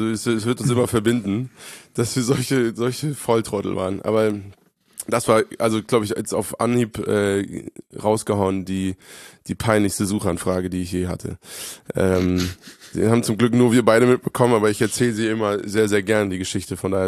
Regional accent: Hofheim am Taunus, Hesse, Germany; Und wir standen bei uns zu Hause in Hofheim City am Bahnhof

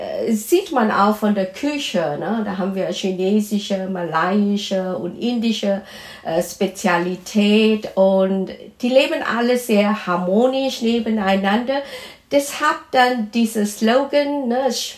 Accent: Kuala Lumpur, Malaysia; Ja, ich komme aus Kuala Lumpur.

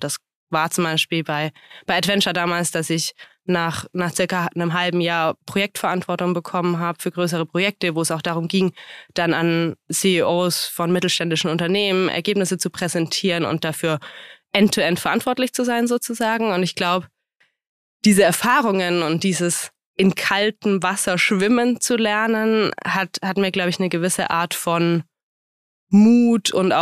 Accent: Bavaria, Germany; Ich bin im Allgäu aufgewachsen, kleines Dorf.

